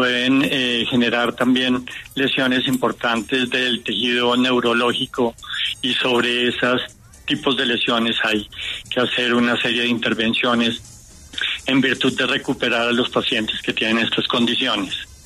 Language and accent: Spanish; Colombia; Yo soy colombiano